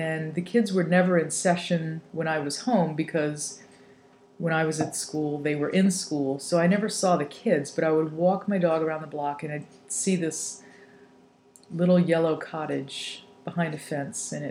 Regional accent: New Orleans, Louisiana, United States; I grew up in New Orleans, and back when I was about 10 years old, my cousin gave birth to a deaf baby.

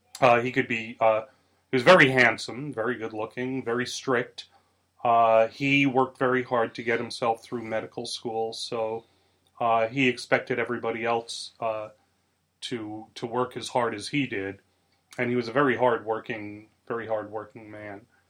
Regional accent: Staten Island, New York, United States; Well, I grew up on Staten Island, New York, and it was a kind of a nice place. That's where I grew up.

